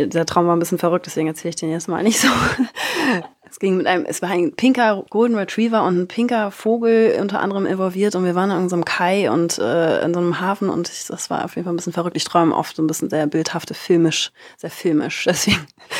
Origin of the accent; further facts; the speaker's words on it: Rostock, Mecklenburg-Vorpommern, Germany; Wir kommen beide ursprünglich aus Rostock und ich glaube, da ist man ja, weiß ich auch nicht, regional ein bisschen schüchterner oder zurückhaltender auch.